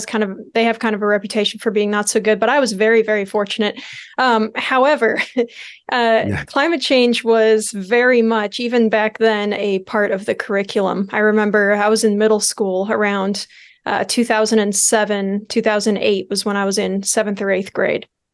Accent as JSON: {"language": "English", "region": "Illinois", "country": "United States", "tie": "born or raised there", "said": "Illinois. So I grew up in North Chicago suburbs area."}